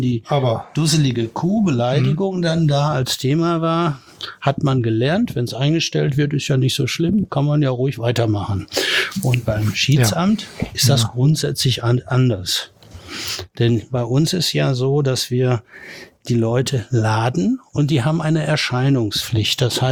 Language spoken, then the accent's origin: German; Heißen, North Rhine-Westphalia, Germany; Ich komme aus Heißen. Heißen ist schön grün, ähnlich wie Saarn.